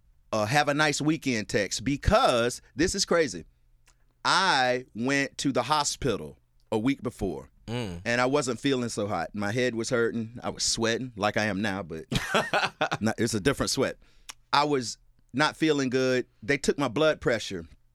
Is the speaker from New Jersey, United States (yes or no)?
no; Tallahassee, Florida, United States; now in Orlando, United States; I'm from Tallahassee, Florida.